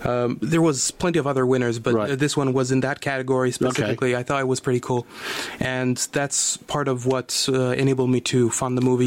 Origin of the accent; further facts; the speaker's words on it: Auvergne-Rhône-Alpes, France; now in Los Angeles, United States; I am somebody from the Pays de Gex, so I'm used to the cold.